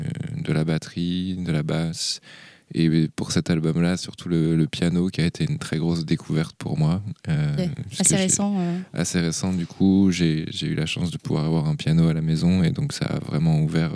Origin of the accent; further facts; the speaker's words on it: Brittany, France; je viens du Finistère Nord.